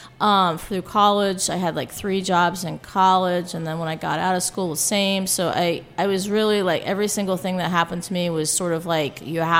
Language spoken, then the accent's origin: English; Arlington, Virginia, United States; In Arlington. So we did.